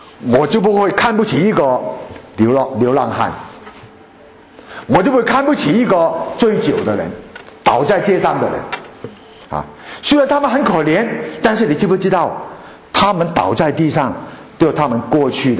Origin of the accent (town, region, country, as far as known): China